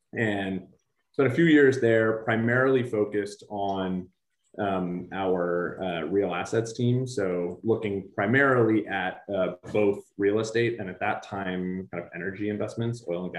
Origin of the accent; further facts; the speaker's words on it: San Francisco, California, United States; I grew up in San Francisco.